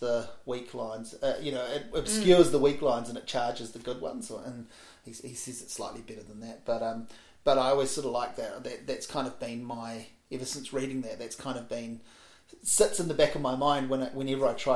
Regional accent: Hawke's Bay, New Zealand; growing up in Hawke's Bay, you couldn't find those things.

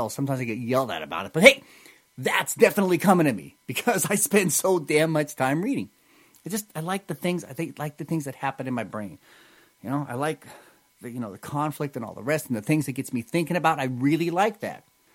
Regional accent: United States; I was born in America, me, raised in America. I've got family and friends here.

